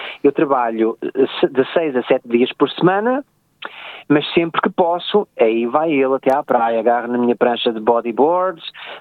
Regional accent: Portugal; moved away; E como bom português que sou, aonde quer que a gente portuguesa vá

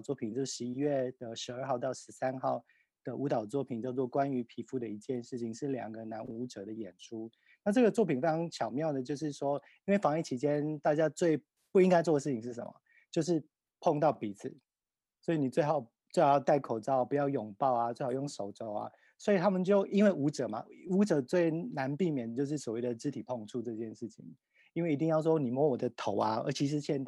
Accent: Taiwan; 因为身为台湾人就是看到这样子听到这样的音乐就觉得这个配合好另类哦

